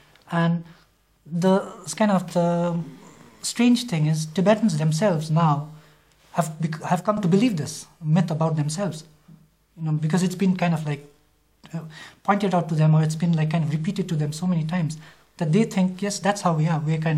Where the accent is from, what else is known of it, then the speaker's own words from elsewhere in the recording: India; As a Tibetan, we grew up feeling completely Tibetan. But we were born in India, we grew up in India. We never felt Indian, although that was the only country that we actually knew.